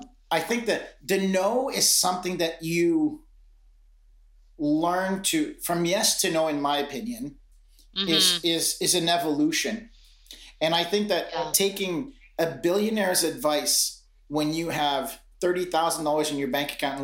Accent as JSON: {"language": "English", "region": "Atlantic Canada", "country": "Canada", "tie": "born or raised there", "said": "I grew up on the East Coast of Canada. So I grew up pretty poor."}